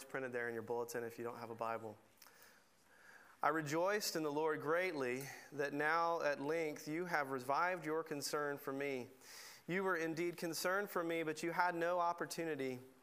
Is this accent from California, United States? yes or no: no; Tuscaloosa, Alabama, United States; I grew up in Tuscaloosa, Alabama. I played basketball and ran track